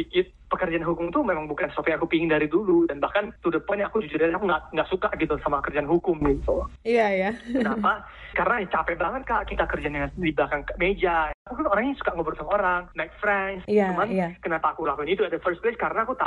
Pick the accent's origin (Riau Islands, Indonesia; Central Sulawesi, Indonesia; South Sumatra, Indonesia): Riau Islands, Indonesia; Tanjung Pinang; Kan aku dari Tanjung Pinang itu di Kepri, Kepulauan Riau.